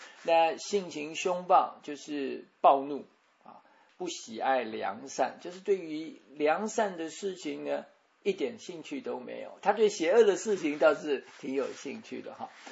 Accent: Taiwan; 我们台湾人叫没有心肝的

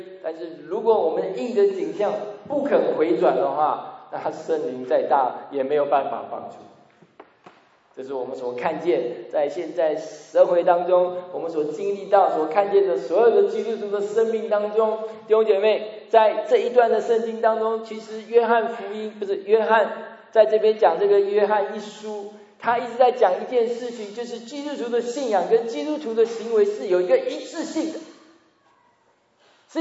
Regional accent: China; 我们从中国来的可能就会这样想

